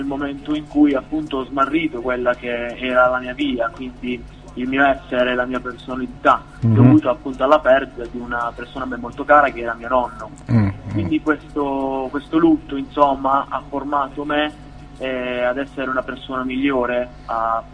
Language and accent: Italian; Apulia, Italy; uno studente di 17 anni, frequento il quarto anno di liceo scientifico e sono originario della provincia di Taranto, in Puglia.